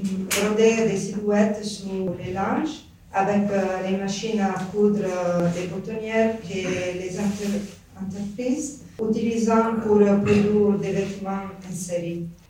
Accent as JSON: {"language": "French", "country": "Italy", "said": "Je suis italienne."}